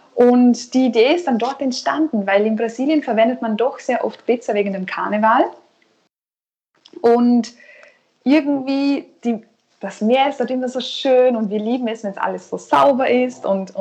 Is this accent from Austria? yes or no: yes; Austria; Ja, wir sind eigentlich Österreicher.